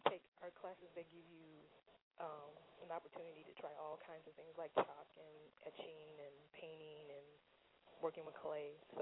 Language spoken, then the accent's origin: English; Anchorage, Alaska, United States; I got started in art as when I was a child growing up in Anchorage, Alaska